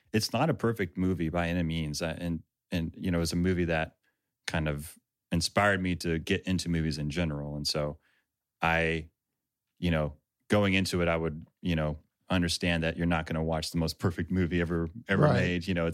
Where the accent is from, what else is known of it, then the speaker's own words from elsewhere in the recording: Siloam Springs, Arkansas, United States; I grew up in Silent Springs. And so that's where I went to high school